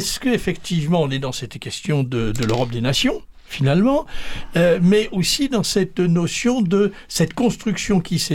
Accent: France; Alors, nous, en tant que Français

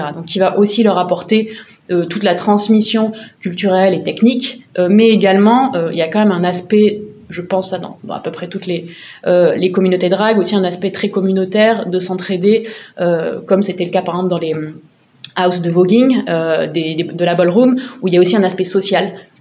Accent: Marseille, Provence-Alpes-Côte d'Azur, France; Moi, je suis marseillaise, de base.

